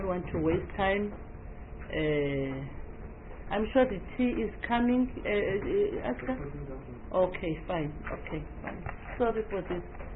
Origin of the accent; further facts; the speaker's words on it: Eastern Cape, South Africa; from the Eastern Cape, the chairperson of the Land and Environmental Affairs Lead Committee.